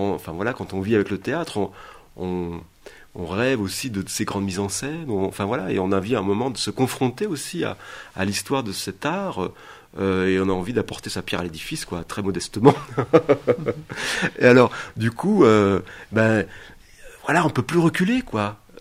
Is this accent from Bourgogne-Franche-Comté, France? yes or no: yes; Dijon, Bourgogne-Franche-Comté, France; j'ai grandi à Dijon